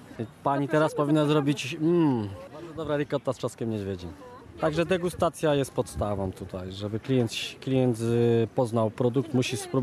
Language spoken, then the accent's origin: Polish; Lesser Poland, Poland; Z Podhala pochodzę i tam tradycja z serów jest duża. Z takiej rodziny się wywodzę, gdzie te sery były robione od zawsze.